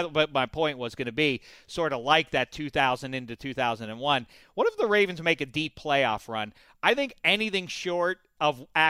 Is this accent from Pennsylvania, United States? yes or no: yes; Pittsburgh, Pennsylvania, United States; I'm from Pittsburgh, Pennsylvania.